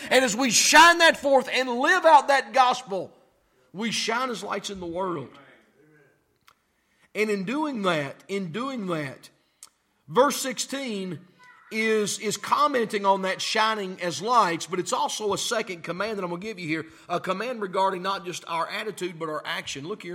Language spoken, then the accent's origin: English; United States; Now, I'm an American, and some folks who've been in our church are from other places.